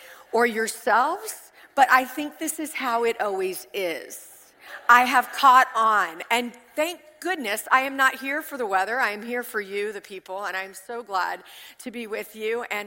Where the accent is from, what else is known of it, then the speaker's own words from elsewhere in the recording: the South, United States; I live my normal Monday through Saturday in Richmond, Virginia with my family. So I am from the South